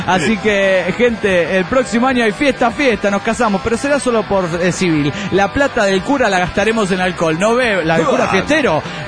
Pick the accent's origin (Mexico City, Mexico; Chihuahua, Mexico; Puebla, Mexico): Puebla, Mexico; Amozoc; Sí, soy del Rosario de Amozoc.